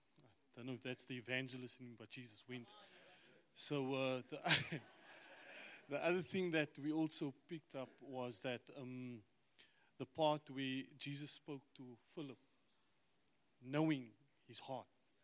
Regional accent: Cape Town, Western Cape, South Africa; I'm from Cape Town.

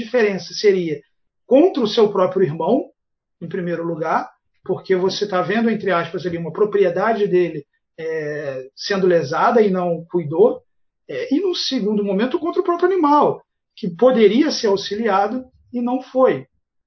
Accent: Brazil; a nossa mentalidade aqui como brasileiros

